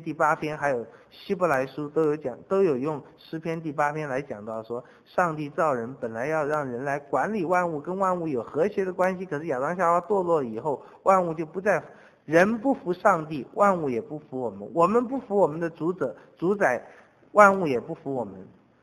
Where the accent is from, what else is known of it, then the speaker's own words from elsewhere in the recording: Taiwan; 我们台湾人真是把什么东西都吃掉